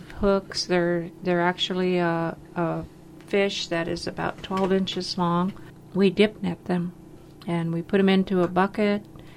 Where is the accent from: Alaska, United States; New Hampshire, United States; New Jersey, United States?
Alaska, United States; Klukwan; I'm from Klukwan, Alaska.